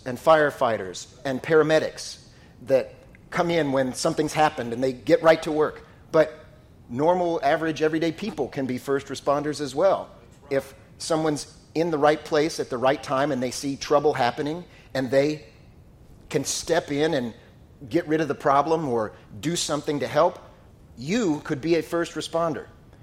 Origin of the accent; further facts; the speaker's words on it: Florida, United States; I grew up in Florida, and I remember preparing for hurricanes.